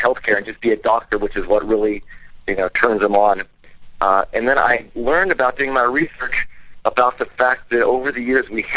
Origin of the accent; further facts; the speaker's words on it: Los Angeles, California, United States; English is a second language; also born or lived in Tokyo, Japan; I was born in Tokyo, lived there until I was 5, and grew up primarily in Los Angeles.